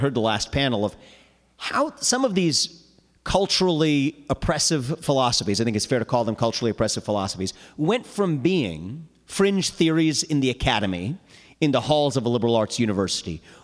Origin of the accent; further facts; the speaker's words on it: United States; as an American born 36 years ago